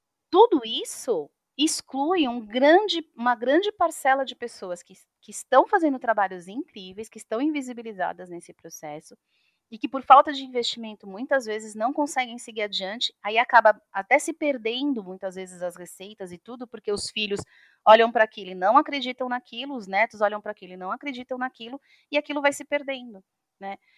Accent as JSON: {"language": "Portuguese", "country": "Brazil", "said": "A gente tem que parar de ter vergonha de dizer que a gente é brasileiro."}